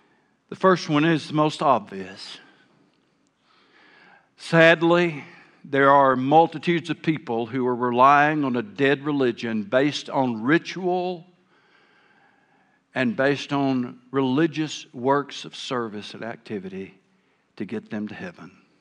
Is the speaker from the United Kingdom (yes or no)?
no; Arkansas, United States; now in Cabot, United States; I grew up in South Arkansas, and I mowed yards for a living